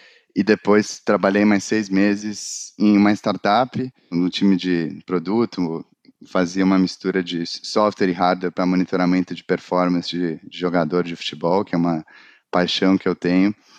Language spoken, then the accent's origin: Portuguese; São Paulo, Brazil; born there; Mas eu nasci em São Paulo, a maioria da minha família vem de família de médicos, com exceção da minha mãe, e eu estudei aqui em São Paulo